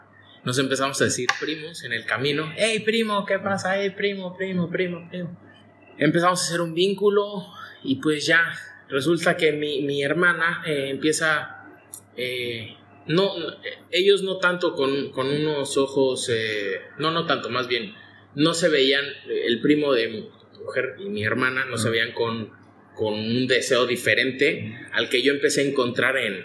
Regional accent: Mexico City, Mexico; now in Spain; Bueno, hablaré como chilango. ¿Cómo hablamos los chilangos?

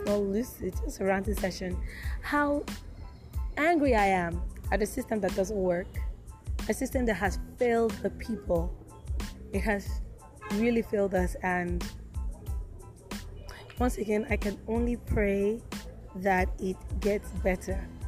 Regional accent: Nigeria; You can't fault Nigerians. Stay being a Nigerian is tasking, but we always comfort ourselves with the mantra

